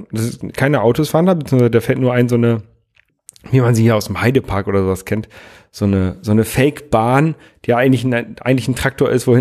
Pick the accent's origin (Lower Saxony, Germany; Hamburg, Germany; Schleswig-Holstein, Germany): Lower Saxony, Germany; Ich bin ja bei Oldenburg groß geworden.